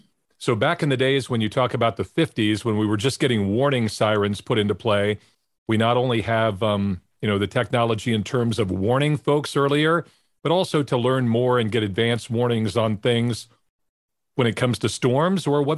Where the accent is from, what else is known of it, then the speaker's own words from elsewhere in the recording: Kansas, United States; or can even remember growing up in Kansas